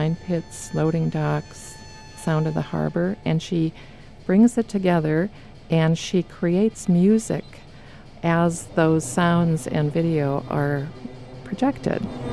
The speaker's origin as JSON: {"language": "English", "region": "Minnesota", "country": "United States", "tie": "born or raised there", "said": "I grew up on the Iron Range."}